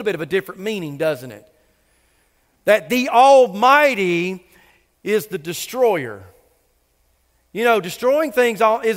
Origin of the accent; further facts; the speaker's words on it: Cummings, Georgia, United States; I grew up in Cummings, so there was Sawney Mountain, and we could see it from just about anywhere in the county, and it exhibits this majesty.